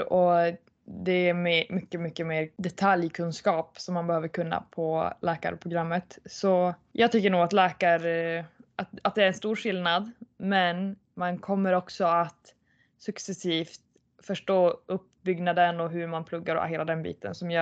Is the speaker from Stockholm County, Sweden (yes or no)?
no; Luleå, Norrbotten County, Sweden; Då jag växte upp i Luleå